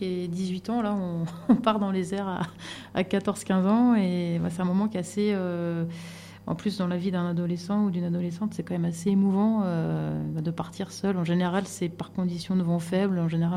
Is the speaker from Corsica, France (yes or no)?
no; Angers, Pays de la Loire, France; now in Château-Arnoux-Saint-Auban, France; je suis originaire d'Angers, donc entre Nantes et Tours, dans le nord-ouest de la France.